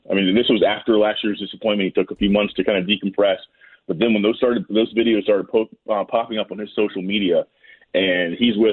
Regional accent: Maryland, United States; I was a fan of the Caps. I watched them growing up. I grew up playing hockey in Montgomery County.

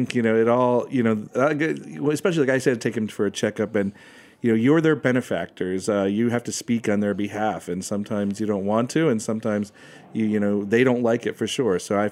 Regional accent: United States; I'm American writing about Italian topics, speak little to no Italian.

